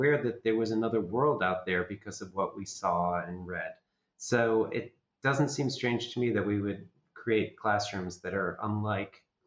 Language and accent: English; Syracuse, New York, United States; I grew up in Syracuse, New York. And if you're from Syracuse, you never see yourself represented in the media.